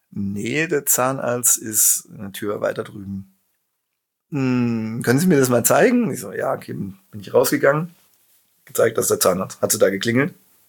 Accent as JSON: {"language": "German", "town": "Schmalkalden", "region": "Thuringia", "country": "Germany", "tie": "born there", "said": "aber ich bin Ossi und bin in Schmalkalden geboren."}